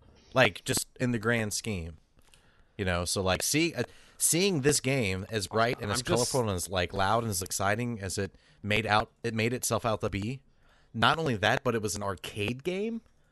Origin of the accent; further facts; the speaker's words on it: Kentucky, United States; now in Cincinnati, United States; Born and raised. Born and raised in Northern Kentucky. Literally 10 minutes from Cincinnati